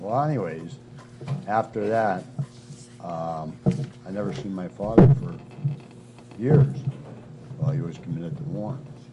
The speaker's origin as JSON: {"language": "English", "town": "Erie", "region": "Pennsylvania", "country": "United States", "tie": "born or raised there", "said": "I was born in Erie, and I lived in Erie most of my life, right in the center of town, pretty near. I went to Marshall School, then I went to East High"}